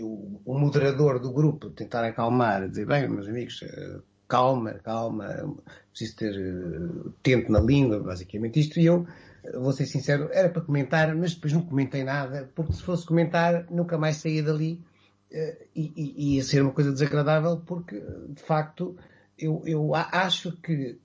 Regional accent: Viseu, Centro, Portugal; não sou ilhavense, não sou aveirense, não sou distrito de Aveiro, sou beirão, sou de Viseu. Portanto, estou aqui há 30 e poucos anos

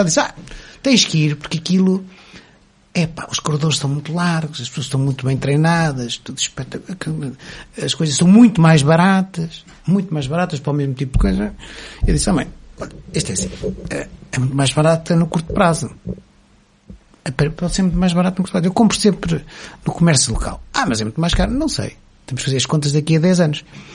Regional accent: Portugal; a maneira como nós portugueses pensamos

